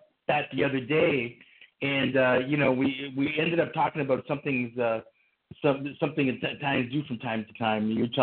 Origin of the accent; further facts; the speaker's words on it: Canada; I'm Canadian, so I came in. My parents came in the 50s. It was a different wave, you know, so I'm first generation